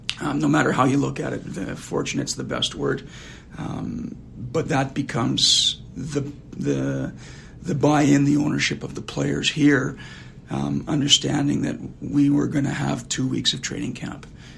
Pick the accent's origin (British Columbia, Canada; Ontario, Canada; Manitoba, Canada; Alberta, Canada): Manitoba, Canada; Flin Flon; also born or lived in Saskatoon; As a young kid, I'm from Flint Flon, Manitoba, and then into Saskatoon, Saskatchewan.